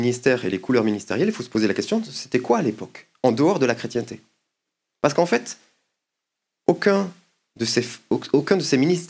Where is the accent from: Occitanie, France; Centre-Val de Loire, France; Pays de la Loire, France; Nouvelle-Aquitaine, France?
Occitanie, France; Moi, je viens de la région de Toulouse.